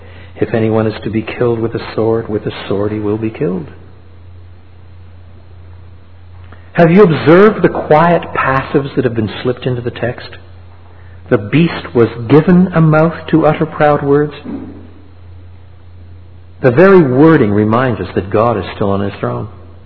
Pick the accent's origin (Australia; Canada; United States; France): Canada; Drummondville, Quebec; I was brought up in French Canada. Some of my schooling was in French and some of it was in English. When I was just a boy, my father moved to the little town of Drummondville